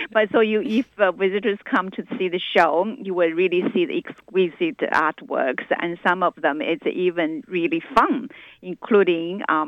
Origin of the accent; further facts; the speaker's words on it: China; now in Australia; I think growing up in China, and all the Chinese should come to see, because these are the works like Chinese people read in the textbooks